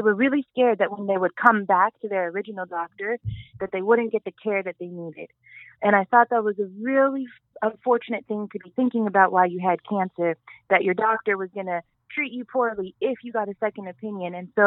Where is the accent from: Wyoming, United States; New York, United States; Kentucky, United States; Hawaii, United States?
Wyoming, United States; So I grew up in Wyoming, which is a pretty small state, nonetheless, in the United States, and it's kind of a frontier state.